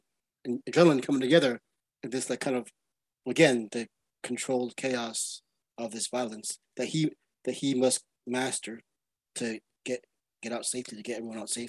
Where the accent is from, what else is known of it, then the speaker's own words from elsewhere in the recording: Brooklyn, New York, United States; I'm from New York, born in Brooklyn, Brooklyn, Queens, and the Bronx